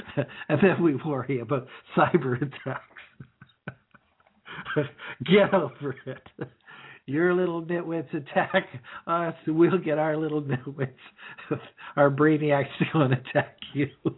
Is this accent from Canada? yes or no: yes; Canada; an affinity for the land is what starts to define us as Canadian. That, and being a Leafs fan.